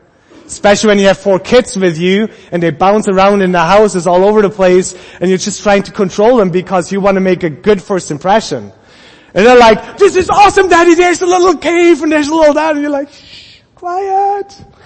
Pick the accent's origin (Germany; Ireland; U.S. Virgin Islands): Germany; I'm from Europe. We have castles in Germany and there's no real castle in Canada.